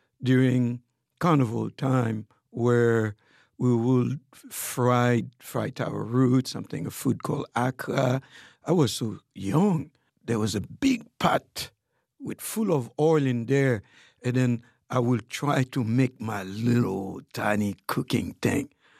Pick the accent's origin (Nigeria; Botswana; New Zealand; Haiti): Haiti; now in United States; So that's the kind of life that I grew up in Haiti.